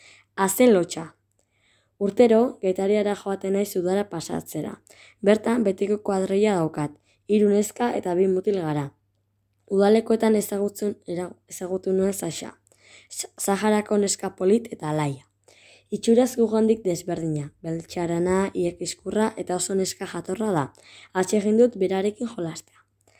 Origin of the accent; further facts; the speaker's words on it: Azpeitia, Basque Country, Spain; born there; 10 urte ditut eta azpeitiarra naiz jaiotzez.